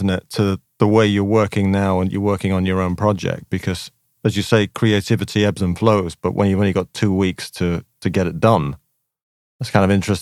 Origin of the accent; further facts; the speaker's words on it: Hull, Yorkshire and the Humber, United Kingdom; I'm from Hull